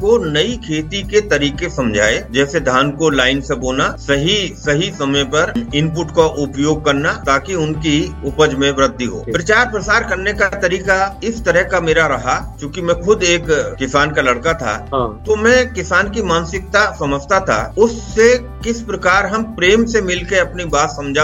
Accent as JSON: {"language": "Hindi", "town": "Rampur", "region": "Uttar Pradesh", "country": "India", "tie": "born or raised there", "said": "मैं एक कृषक परिवार से हूँ। मेरा गांव रामपुर है और वो हापुड़ के पास पड़ता है। मेरे पिताजी किसान थे और मैं वहीं से पढ़ता हुआ आगे जो है बढ़ा।"}